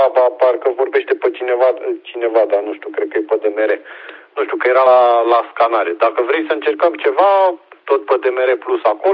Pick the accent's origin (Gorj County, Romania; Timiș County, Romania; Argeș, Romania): Argeș, Romania; Pitești; sunt din Pitești. Vorbesc tot pe un rolling de aici, din zonă, ca să zic așa.